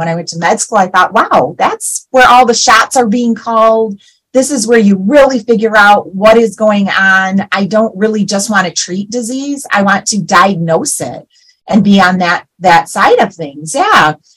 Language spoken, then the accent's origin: English; Shelby Township, Michigan, United States; Well, I'm from the area. So I grew up in Shelby Township, Michigan.